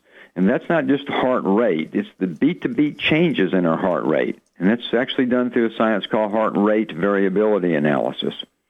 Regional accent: the South, United States; accent: southern; So my southern accent was getting in the way, you know.

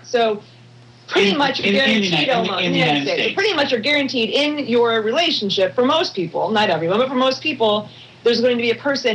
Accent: Chicago, Illinois, United States; born there; now in California, United States; I was also born in the Midwest. I was born in the Chicago land place, suburbs, I guess that they would call it, suburbs of Chicago

